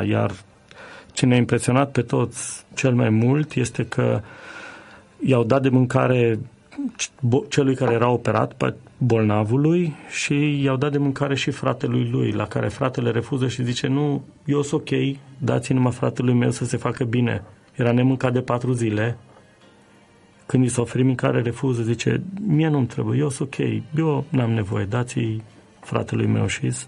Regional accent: Romania; born there; suntem binecuvântați că ne-am născut în România

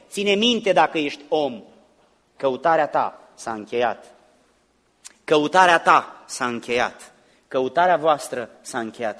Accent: Romania; now in United States; Noi suntem români și avem cultura noastră din România.

